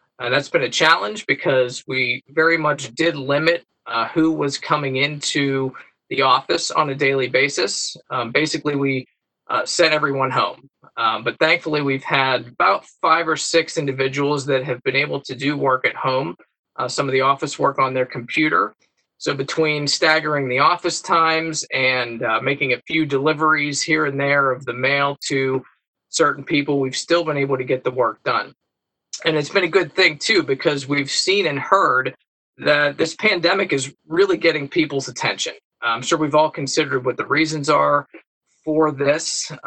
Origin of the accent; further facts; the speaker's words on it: Pittsburgh, Pennsylvania, United States; I'm from Pittsburgh, Pennsylvania.